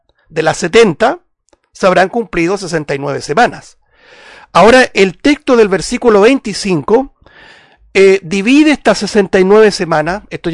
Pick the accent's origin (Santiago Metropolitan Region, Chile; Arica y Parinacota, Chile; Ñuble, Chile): Santiago Metropolitan Region, Chile; Puente Alto; los que somos de acá, de Chile, de la región metropolitana, en Santiago, en la capital, Puente Alto.